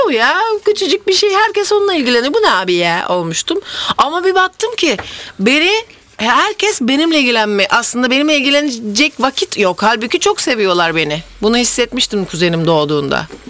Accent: Trabzon, Turkey; Karadeniz oğlum, biz Trabzon'da büyüdük.

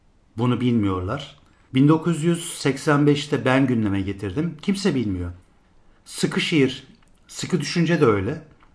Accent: İzmir, Turkey; Ben İzmirliyim, şehirliyim biliyorsun.

